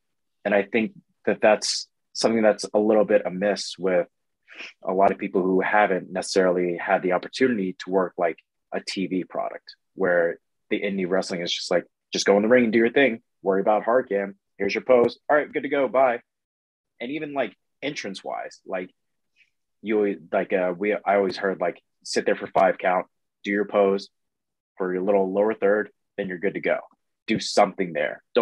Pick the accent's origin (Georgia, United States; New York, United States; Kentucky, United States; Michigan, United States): Georgia, United States; Marietta; But I was born in Marietta, Georgia, and just grew up in the South.